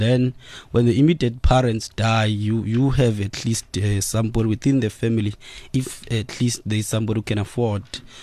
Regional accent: Mbizana, Eastern Cape, South Africa; Yes, I'm from Ebizana, where O.R. Tambo was born, where Winnie Madikizela Mandela was born also.

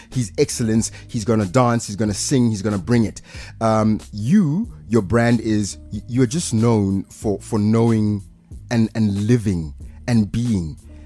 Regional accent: Pretoria, Gauteng, South Africa; I grew up in Pretoria. I say Pretoria because people are like, but which Gassi specifically? Mamelodi, Soshanguve, Harankua. I'm from all the Gassis.

